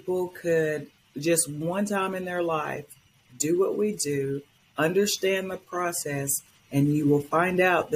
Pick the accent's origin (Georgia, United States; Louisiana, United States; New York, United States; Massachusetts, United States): Georgia, United States; Cartersville; I am from Cartersville, Georgia.